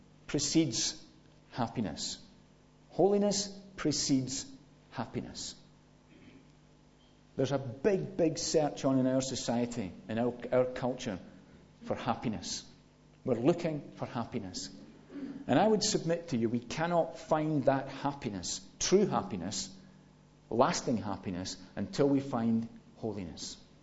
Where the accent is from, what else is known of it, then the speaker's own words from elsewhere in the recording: United Kingdom; I mean, we're British.